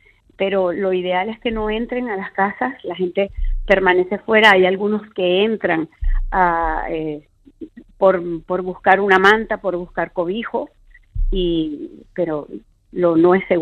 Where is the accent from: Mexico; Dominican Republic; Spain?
Spain; Canary Islands; somos muchísimos canarios que tenemos algún familiar o alguna persona que conoce que esté en Venezuela.